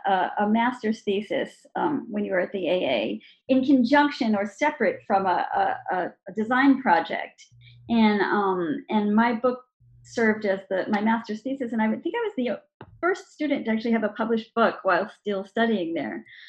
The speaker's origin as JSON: {"language": "English", "region": "New York", "country": "United States", "tie": "born or raised there", "said": "I grew up in New York."}